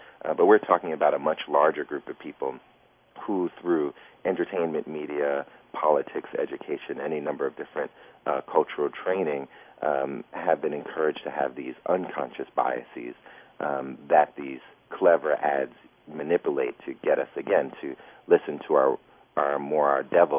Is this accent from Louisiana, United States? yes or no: no; Bronx, New York, United States; Well, I'm from the Bronx, so forgive me for saying it this way, but it ain't over yet.